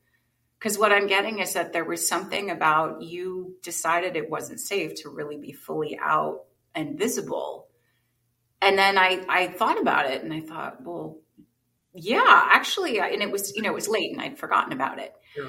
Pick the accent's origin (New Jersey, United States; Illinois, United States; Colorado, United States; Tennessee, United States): New Jersey, United States; born or raised there